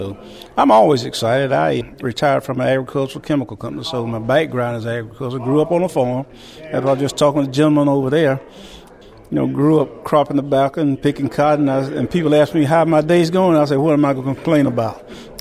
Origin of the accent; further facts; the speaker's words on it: Valdosta, Georgia, United States; I'm from Valdosta